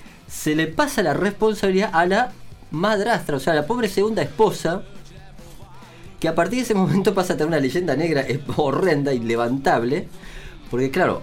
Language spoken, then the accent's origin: Spanish; Flores, Uruguay; Yo soy del interior rural.